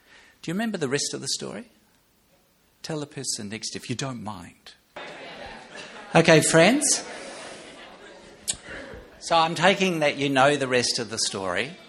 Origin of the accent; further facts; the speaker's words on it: New Zealand; I am a Kiwi, so bear with me.